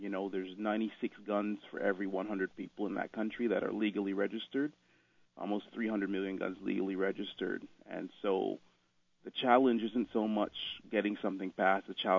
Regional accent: Montreal, Quebec, Canada; As a Canadian, as a Montrealer my whole life

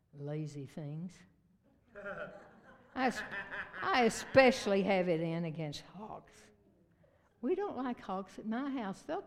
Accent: Virginia, United States; as the way that I was raised up in Southwest Virginia, you were taught how to be negative.

